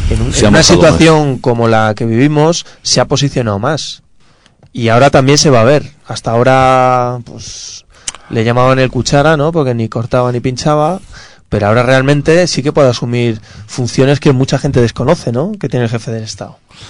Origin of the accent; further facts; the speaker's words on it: Madrid, Community of Madrid, Spain; No te sientes español como yo, por ejemplo, que soy de Madrid